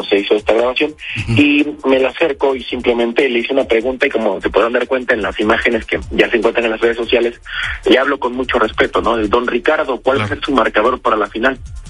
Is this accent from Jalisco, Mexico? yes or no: no; Veracruz, Mexico; Ahora sí, va, como decimos los veracruzanos.